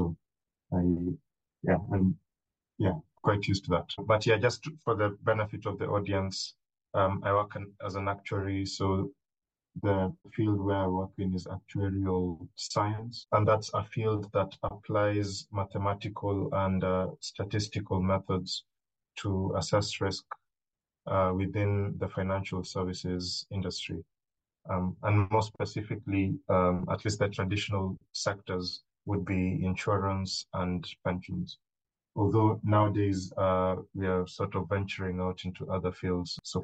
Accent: Kenya; moved away as an adult; now in Bristol, United Kingdom; I'm based in Bristol, in the UK. I'm originally from Kenya, so I started off my career in Kenya and then moved to the UK for work.

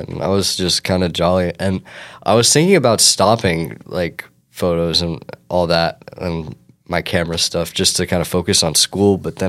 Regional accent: Florida, United States; Sorry, I'm from Florida

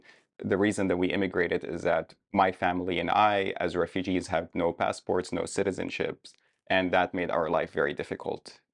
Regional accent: Abu Dhabi, United Arab Emirates; I grew up in Abu Dhabi, which is in the United Arab Emirates

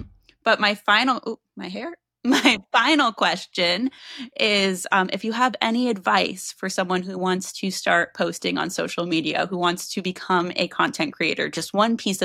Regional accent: Boston, Massachusetts, United States; Not, I'm from Boston. We're good.

